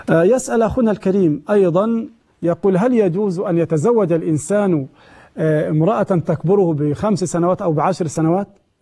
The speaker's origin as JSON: {"language": "Arabic", "country": "Egypt"}